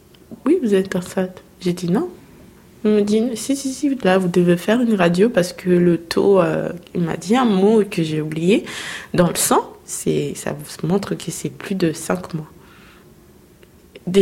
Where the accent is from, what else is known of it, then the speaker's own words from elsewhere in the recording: Kinshasa, DR Congo; Du Congo, Kinshasa.